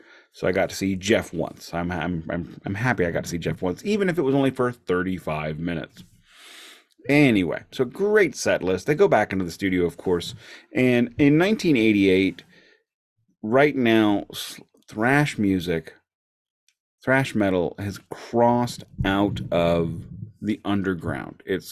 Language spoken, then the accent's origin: English; Mexico; accent: Mexican; Just because my accent is Spanish and my dialect is Mexican and I sound like a damn weirdo when I go down there doesn't make me a colonizer.